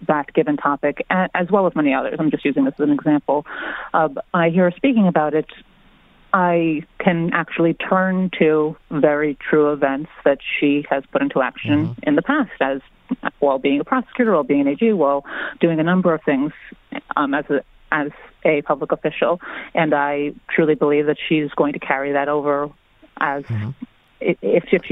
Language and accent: English; New Jersey, United States; also born or lived in Los Angeles, California; while I'm from New Jersey, I lived in Los Angeles, California for about a decade while working in the entertainment industry.